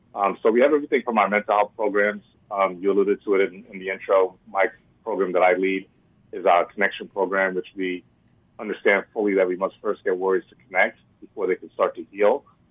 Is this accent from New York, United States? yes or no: yes; New York, United States; I'm actually from New York originally, but I didn't go back to New York.